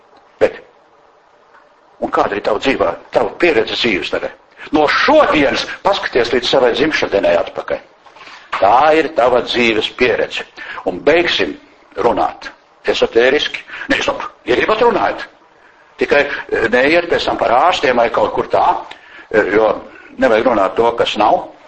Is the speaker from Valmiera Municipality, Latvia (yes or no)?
yes; Valmiera, Valmiera Municipality, Latvia; also born or lived in Valka; Es esmu dzimis Valkā. Valmierā pabeidz skolu, bet nu Valkā, nu kara laikā piedzimu. Pēc tam uz Valmieru, pēc kara bija jāiet uz Valmieru, tāpēc, ka tētiem mammai darbs nebija Valkā pēc kara